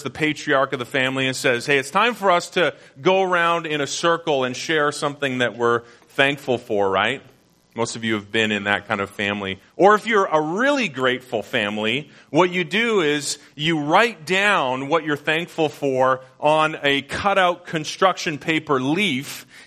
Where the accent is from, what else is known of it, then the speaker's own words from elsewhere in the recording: Canada; moved away as an adult; now in United States; Most of you know that I'm a visitor to your country. I'm a proud green card holder. I was born and raised in Canada.